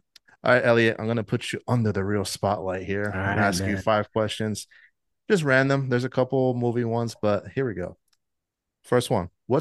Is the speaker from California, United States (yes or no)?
no; New York, United States; I'm from New York, so we don't really dig deep